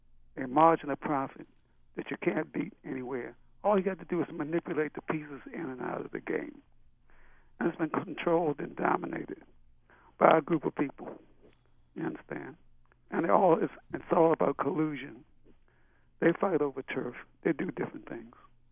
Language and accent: English; Baltimore, Maryland, United States; And I was born and bred in Baltimore. I love this town.